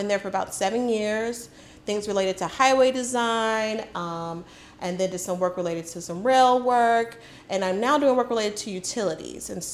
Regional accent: Chicago, Illinois, United States; So I'm a licensed professional engineer here in the state of Illinois, born and raised in Chicago.

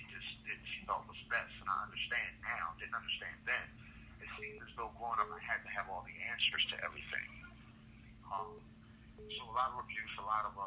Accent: Philadelphia, Pennsylvania, United States; Like I said, I'm from Philadelphia.

